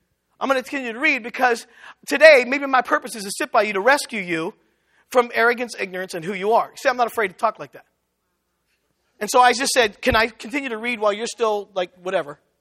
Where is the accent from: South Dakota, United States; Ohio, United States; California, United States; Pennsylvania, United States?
Pennsylvania, United States; Washington; They owned a shop on the campus of Washington Jefferson, one of the greatest doctor schools, lawyer schools in the country, Little Washington, PA, below Pittsburgh.